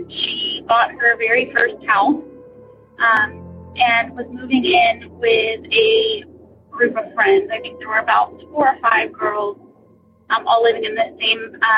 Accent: South Carolina, United States; I am from South Carolina.

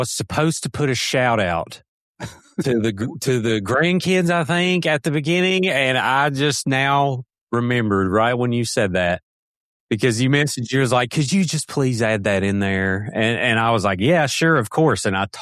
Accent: Ashland, Kentucky, United States; born there; So basically, I was born in Ashland, Kentucky, which is still Appalachia. It's eastern Kentucky in Boyd County.

